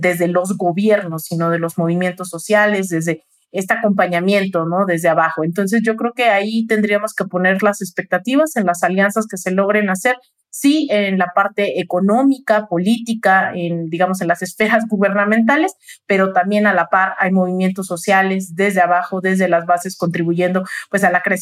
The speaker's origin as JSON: {"language": "Spanish", "country": "Mexico", "said": "como mexicanos y mexicanas tenemos que hacer propio"}